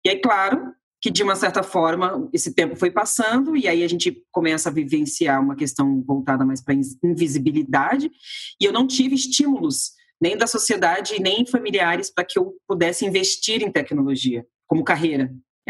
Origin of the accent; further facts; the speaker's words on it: Brasília, Federal District, Brazil; não tenho origem periférica, então eu vim de uma classe média baixa, mas tinha aí alguma condição. Originalmente eu sou de Brasília, né? Do Distrito Federal